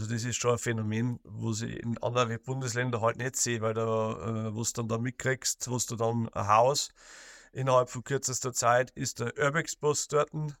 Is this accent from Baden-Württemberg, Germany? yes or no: no; Bavaria, Germany; ich komme ja wie gesagt aus der Oberpfalz und nähe Regensburg